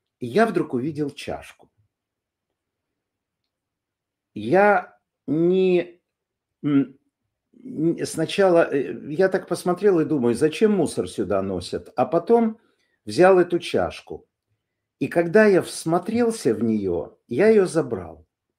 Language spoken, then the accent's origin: Russian; Ukraine; я как человек из Украины, в первую очередь я вам рассказываю, чем живет Украина